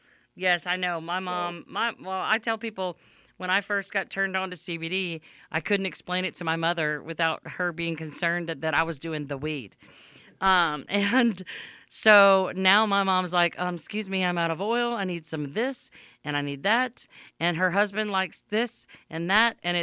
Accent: Louisiana, United States; Well, we eat some weird stuff down here. I'm from Louisiana, so we definitely eat weird stuff.

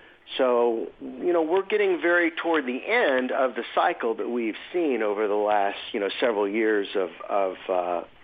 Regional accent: Fort Worth, Texas, United States; I'm from Fort Worth, Texas

